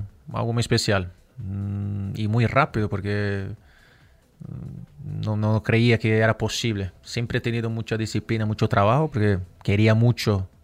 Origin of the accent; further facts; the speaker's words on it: Brazil; Spanish is a second language; me vas a decir que un poco loco, ¿no? Porque soy de Brasil y el fútbol es lo que hay.